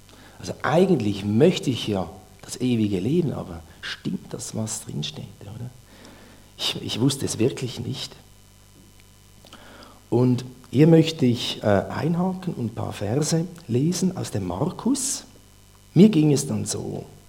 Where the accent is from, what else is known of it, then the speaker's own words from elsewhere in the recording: Nussbaumen, Aargau, Switzerland; Aufgewachsen bin ich in Nussbaumen mit zwei Brüdern.